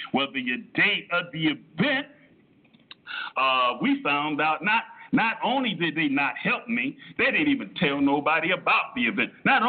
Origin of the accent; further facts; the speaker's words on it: Miami, Florida, United States; Many of y'all don't understand. I'm from Miami.